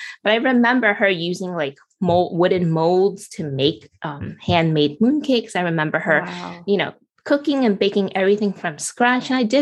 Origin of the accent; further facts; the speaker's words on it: New York City, New York, United States; now in Renton, United States; I'm from New York City for over 30 years. Now I'm in the suburbs of Seattle.